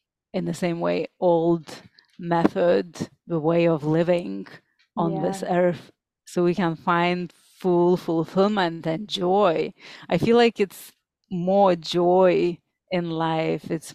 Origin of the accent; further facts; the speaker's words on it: Lithuania; English is a second language; because I'm from Lithuania, so it's very pagan country in Europe.